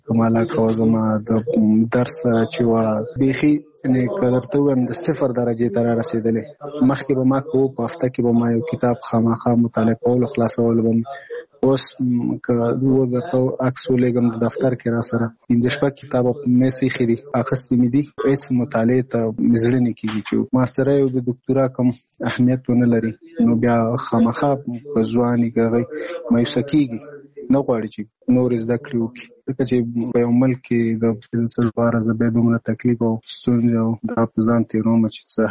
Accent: Nangarhar, Afghanistan; now in Kabul, Afghanistan; زموږ کور په ننګرهار کې دی، زه په کابل کې یم

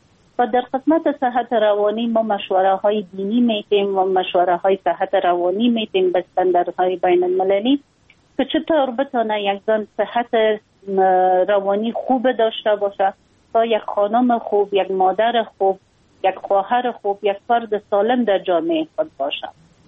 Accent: Afghanistan; ما یک خانم مسلمان هستم، از افغانستان هستم

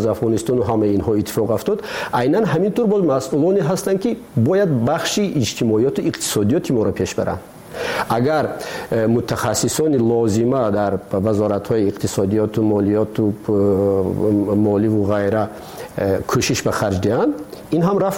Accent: Tajikistan; همین است وطن ما، ما همین وطنمان خودمان باید آباد کنیم.

